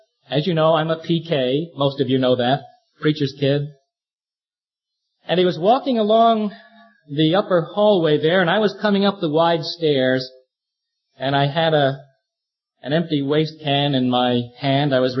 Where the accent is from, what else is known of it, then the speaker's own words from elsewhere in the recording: Brooklyn, New York, United States; When I was a little fellow, growing up in Flatbush, Brooklyn, New York, living together not only with my father and mother, but my maternal grandparents as well.